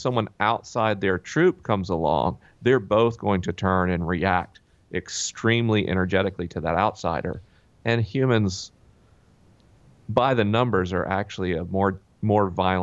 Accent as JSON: {"language": "English", "region": "the South", "country": "United States", "tie": "born or raised there", "said": "I grew up in the South."}